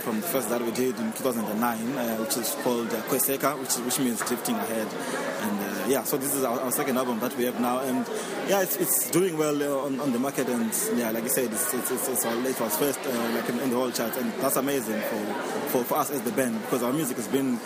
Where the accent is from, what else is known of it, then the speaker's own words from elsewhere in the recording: Victoria Falls, Matabeleland North, Zimbabwe; because we are from Victoria Falls in a small town, and Tonga and Dubale and Nyanja, those are our cultures